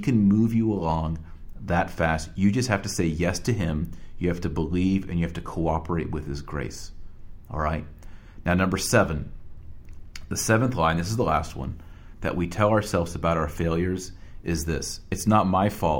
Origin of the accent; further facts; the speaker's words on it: United States; I can only really speak from my own cultural context as an American.